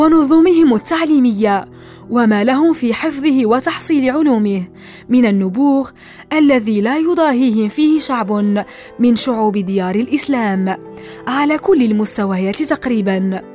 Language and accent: Arabic; Morocco; التي يقيمها المغاربة لحفظ القرآن في بلدنا المغرب